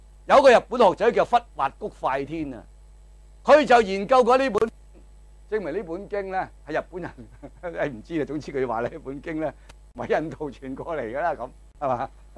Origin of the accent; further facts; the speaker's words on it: China; 我哋中國人講得好啊